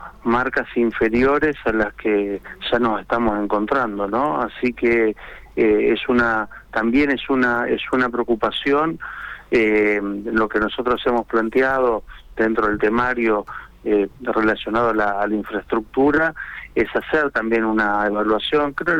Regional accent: Santa Fe, Argentina; los que somos santafesinos

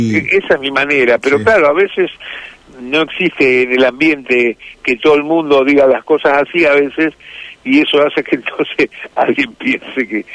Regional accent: Argentina; porque todos somos argentinos, ¿viste?

